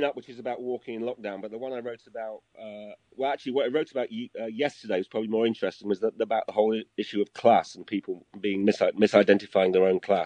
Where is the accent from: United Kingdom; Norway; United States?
United Kingdom; Hull, Yorkshire and the Humber; because I come from Hull, a slightly flat, as I used to be